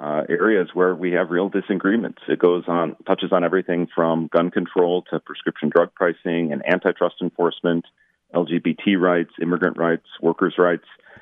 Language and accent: English; Northfield, Minnesota, United States; I was precinct chair in Northfield, my hometown, before I could vote.